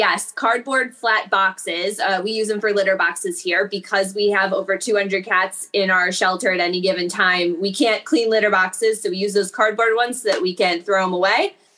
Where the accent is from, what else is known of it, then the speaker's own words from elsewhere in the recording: Chicago, Illinois, United States; now in Baltimore, United States; So I am originally from Chicago, but I'm a Baltimore girl. I've been here for 16 years.